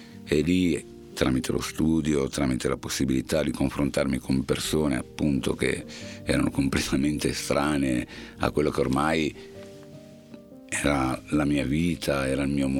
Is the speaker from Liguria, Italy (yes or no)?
yes; Liguria, Italy; born there; sono nato nella provincia di Genova.